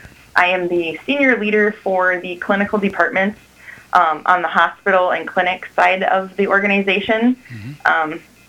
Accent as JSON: {"language": "English", "town": "Appleton", "region": "Wisconsin", "country": "United States", "said": "I'm actually originally from Appleton."}